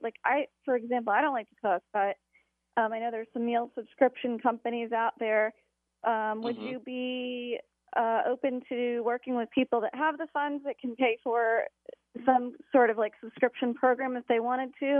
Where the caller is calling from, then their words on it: Tennessee, United States; I'm calling from Tennessee.